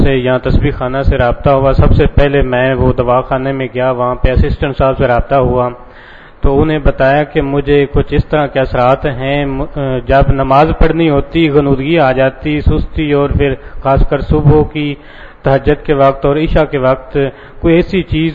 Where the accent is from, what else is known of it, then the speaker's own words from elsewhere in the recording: Okara, Punjab, Pakistan; میں اکاڑا سے ہوں.